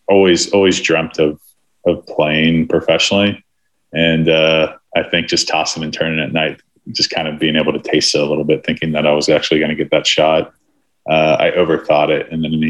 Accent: Orlando, Florida, United States; I grew up in Orlando, Florida, and that's where the Braves used to spring train.

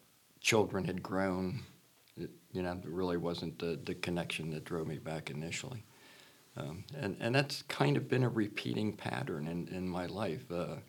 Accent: United States; I grew up in Lancaster County, and just when you leave that and go to some other parts of the world, or even other parts of the United States

